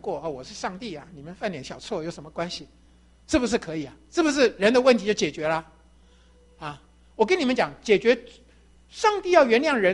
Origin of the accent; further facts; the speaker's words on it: Taiwan; 我们中国人有人写两个，有人写三个，但事实上我们台湾只写两个火哈